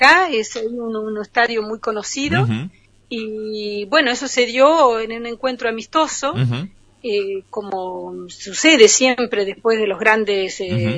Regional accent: Olavarría, Buenos Aires Province, Argentina; Bueno, yo vengo del centro de la provincia de Buenos Aires, la ciudad de Olavarría.

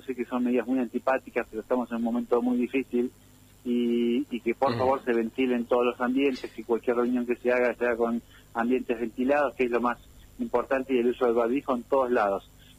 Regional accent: Paraná, Entre Ríos, Argentina; un saludo a Paraná, especialmente, que es mi ciudad. No natal, pues nací en Basar el Vaso, pero fue mi ciudad de la infancia y de la adolescencia.

